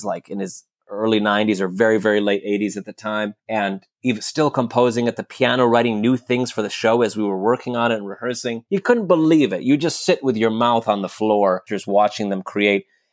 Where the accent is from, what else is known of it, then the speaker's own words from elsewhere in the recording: Detroit, Michigan, United States; And I'm from Detroit, and I went to school in Detroit at Wayne State University there.